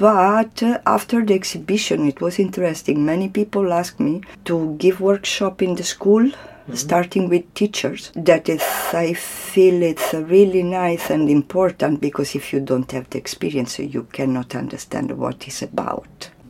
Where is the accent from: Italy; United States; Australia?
Italy; now in Auroville, India; I come from Italy, so in Italy, mandala is, Tibet, India, we don't know.